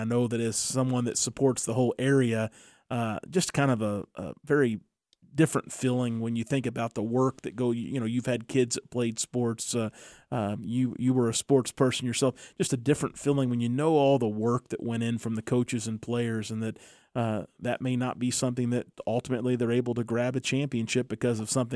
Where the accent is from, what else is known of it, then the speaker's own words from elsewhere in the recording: New Albany, United States; Of course, people know I'm from New Albany, involved in New Albany in a number of different ways